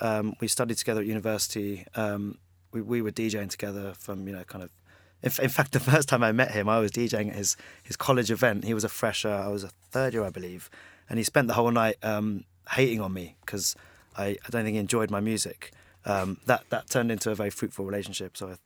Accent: United Kingdom; And It's kind of refreshing, actually, in an age, especially as a Brit.

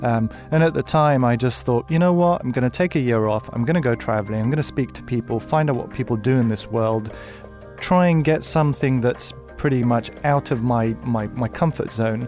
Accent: London, United Kingdom; I, you know, enjoyed being in the UK and living in London and being British, I also had this kind of strong cultural background.

